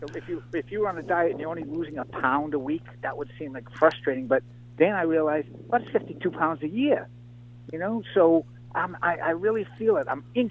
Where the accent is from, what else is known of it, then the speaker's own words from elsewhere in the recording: Fruitland Park, Florida, United States; Making fun of my hometown, Fruitland Park.